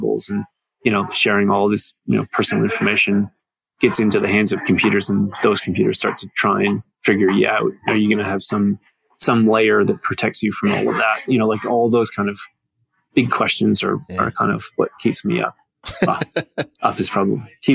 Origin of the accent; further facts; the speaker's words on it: Canada; as a Canadian, I've kind of seen the rise of legalization of marijuana in Canada.